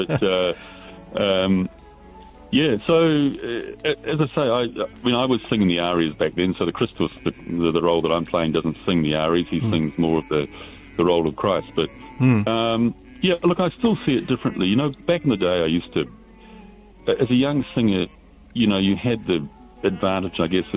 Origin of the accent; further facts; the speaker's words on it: New Zealand; growing up in New Zealand, especially when I first started performing.